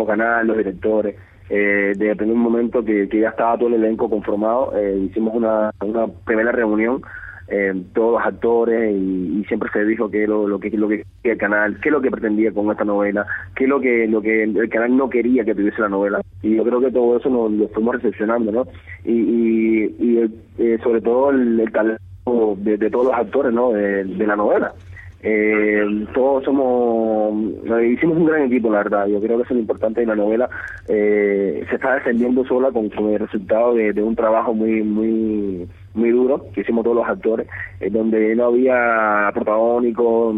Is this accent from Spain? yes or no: no; Cuba; accent: Cuban; el cubano tiene la suerte de que tenemos el acento un poquito parecido a los costeños, la parte costeña de Colombia, y entonces ellos querían como bajarme un poco más el cubano, que no se diera tanto el acento cubano, que lo tenemos muy marcado.